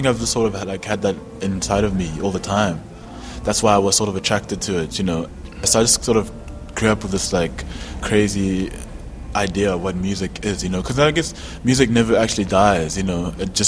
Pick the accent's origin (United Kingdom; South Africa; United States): South Africa; also born or lived in Congo / Belgium; Growing up in South Africa and even in, you know, I guess Congo and Belgium, I guess too, all these sort of different types of inspirations, I wasn't thinking about the West or, like, you know, Europe or Africa.